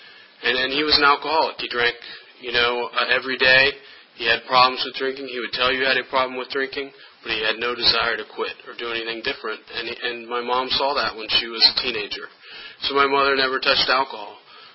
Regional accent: Blacksburg, Virginia, United States; growing up in Blacksburg, I never had a curfew

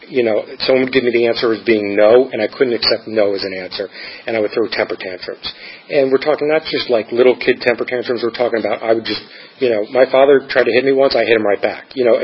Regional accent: New York, United States; also born or lived in New Jersey; I grew up in New York and New Jersey, nice Jewish family

